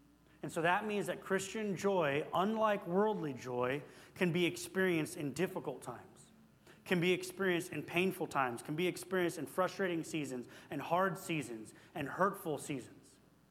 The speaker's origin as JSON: {"language": "English", "town": "Phoenix", "region": "Arizona", "country": "United States", "tie": "born or raised there", "said": "So I grew up in Phoenix."}